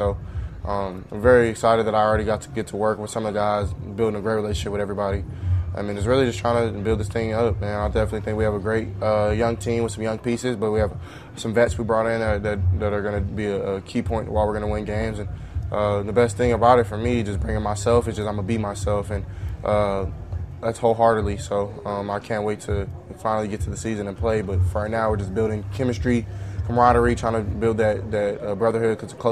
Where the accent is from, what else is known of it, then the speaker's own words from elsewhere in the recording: Texas, United States; I mean, everything happens for a reason, and I'm a Texan, so it really didn't matter anyway.